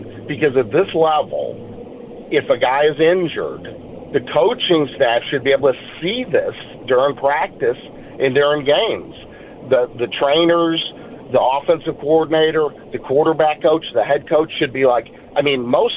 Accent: Chicago, Illinois, United States; moved away; I'm from Chicago, but I came here in 79

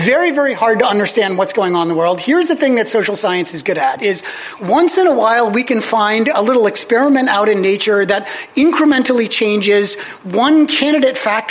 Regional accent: Pennsylvania, United States; now in Chicago, United States; I grew up outside of Philadelphia.

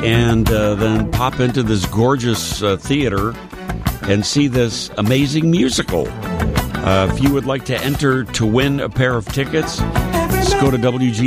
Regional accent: Indiana, United States; and you can probably relate to this, Shwani, growing up in Northwest Indiana, when they opened up that Sears at River Oaks.

